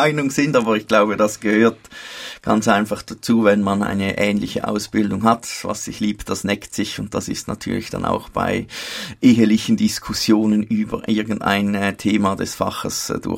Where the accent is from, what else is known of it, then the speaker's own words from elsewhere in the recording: St. Gallen, Switzerland; accent: Toggenburg dialect; ich habe Primarschule und Kindergarten im Toggenburg in der Ostschweiz absolviert, und das hat mich nach wie vor so kräftig geprägt, dass mein Dialekt immer noch durchschlägt.